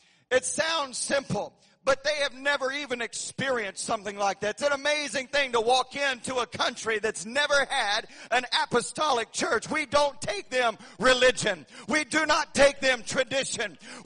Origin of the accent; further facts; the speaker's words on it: Texas, United States; all the papers were written in French, and I'm a Texan.